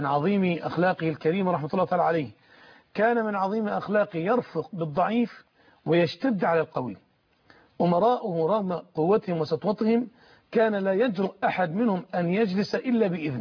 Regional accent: Egypt; وحاصروا محافظة دمياط عندنا في مصر

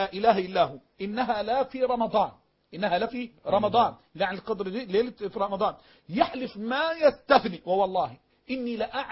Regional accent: Egypt; انا مش بتكلم عن اللي بتجروا بالقران واللي بزيدوا بيه عندنا في مصر

